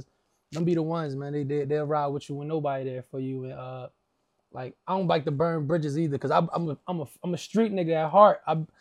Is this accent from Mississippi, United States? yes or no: no; New Jersey, United States; I'm from Jersey. It's a real nigga with a story trying to tell it, man.